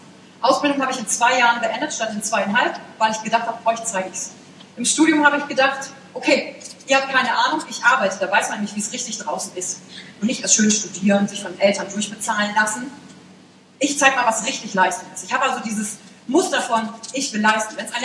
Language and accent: German; Wülfrath, North Rhine-Westphalia, Germany; born there; Ich bin geboren in Wülfrath. Kennt das jemand? Ach, geil. Es liegt bei Mettmann, bei Wuppertal, bei Düsseldorf.